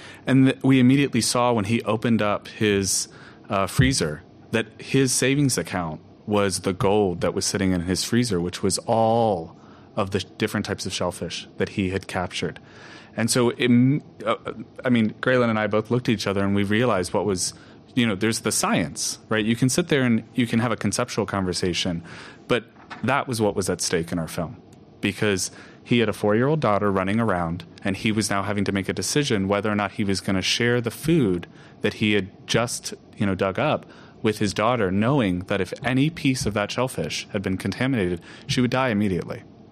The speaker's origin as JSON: {"language": "English", "region": "the South", "country": "United States", "said": "I'm from the South originally, and it felt like I was meeting a Southerner, because he immediately invited us over for dinner."}